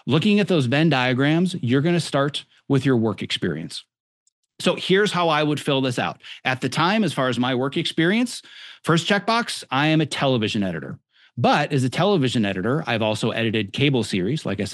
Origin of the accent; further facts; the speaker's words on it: Wisconsin, United States; I ran the soda fountain counter in the local hardware store in my hometown in Podunk, Wisconsin.